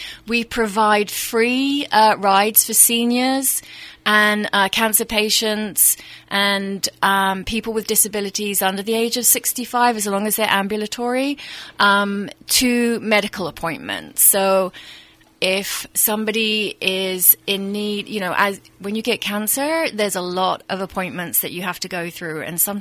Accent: London, United Kingdom; also born or lived in Los Angeles, United States; now in Napa, United States; I'm from London in England, but I did live in LA previously to coming up to Napa, so I have been in the US for a little bit.

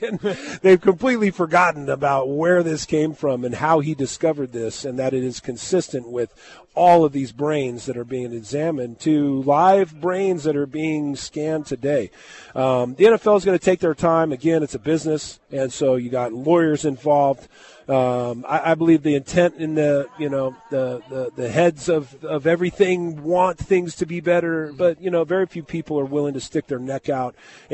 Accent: Moreno Valley, California, United States; And that's why I'm opening up a retail in my hometown, Moreno Valley, California.

